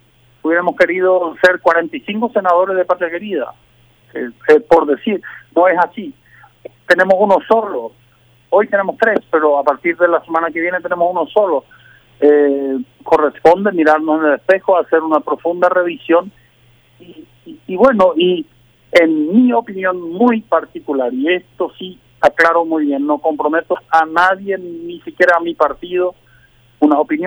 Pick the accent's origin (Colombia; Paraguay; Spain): Paraguay; Chaco; como padre de familia paraguayo de bien, nacido en el Chaco y creyente